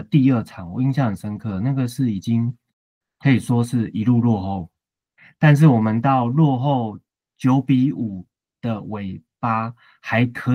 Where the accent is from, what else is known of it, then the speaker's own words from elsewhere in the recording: Taiwan; 造就了这一次我们台湾人能够与有荣焉的享受着我们终于得冠军这个事实